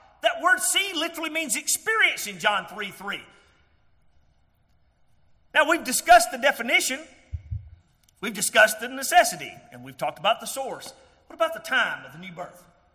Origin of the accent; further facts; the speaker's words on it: Georgia, United States; born there; I'm happy to be born in Georgia.